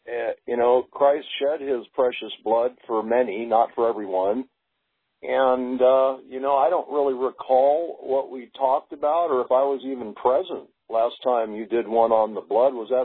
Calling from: California, United States; No, I'm here in California.

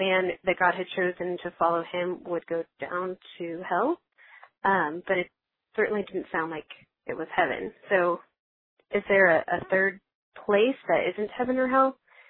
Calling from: San Diego, California, United States; I'm from San Diego, California.

